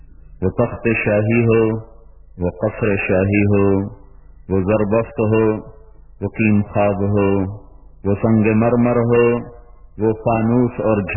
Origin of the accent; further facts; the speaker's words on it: Multan, Punjab, Pakistan; میرا ضلع ملتان ہے, یہاں اس نے بڑا قتل عام کیا تھا